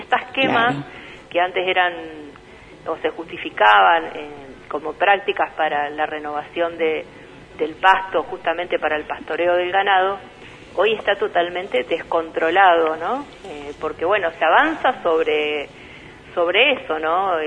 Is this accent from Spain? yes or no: no; Rosario, Santa Fe, Argentina; Yo soy de Rosario, toda mi vida fui periodista desde los 19 años.